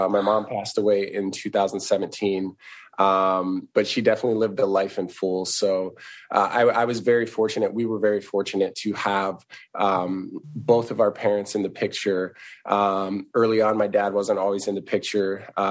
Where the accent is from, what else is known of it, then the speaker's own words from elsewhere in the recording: South Dakota, United States; I was one of the few actually, until I think my sophomore year in high school, I was the only black kid in my entire school.